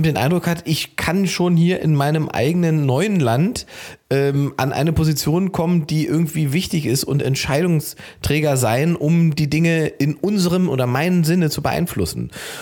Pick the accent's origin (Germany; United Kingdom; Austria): Germany; Berlin; Ich bin ja als Ossi erst gelesen worden, und das ist halt das Witzige, als ich beim WDR bei 1Live in NRW gearbeitet habe. Mhm. Weil da war dann das auf einmal irgendwie ein Thema, weil die irgendwie festgestellt, wo kommt der eigentlich her? Berlin